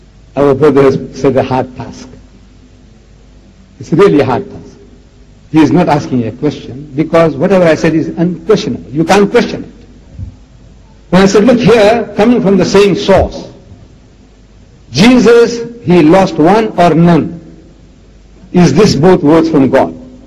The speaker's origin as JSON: {"language": "English", "country": "India", "said": "My forefathers were Hindus. I'm an Indian. My forefathers were Hindus."}